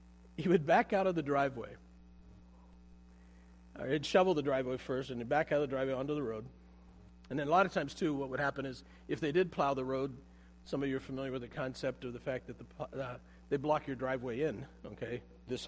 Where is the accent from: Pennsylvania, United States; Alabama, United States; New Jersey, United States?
Pennsylvania, United States; moved away as an adult; We grew up in Pennsylvania. My family was from Pennsylvania, the western part. We have mountains and hills, and we had snow also.